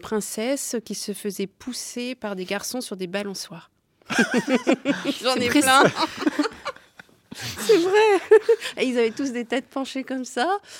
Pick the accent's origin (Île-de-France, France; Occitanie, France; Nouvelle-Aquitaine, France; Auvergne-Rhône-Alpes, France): Auvergne-Rhône-Alpes, France; Chambéry; moi, je suis née à Chambéry en montagne, donc j'étais à la campagne aussi.